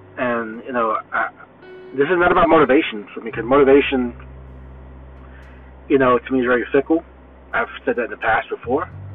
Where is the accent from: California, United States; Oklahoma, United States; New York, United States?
New York, United States; Brooklyn; I'm from Bed-Stuy, which is the neighboring city of Bushwick, and we kind of grew up in the same neighborhood.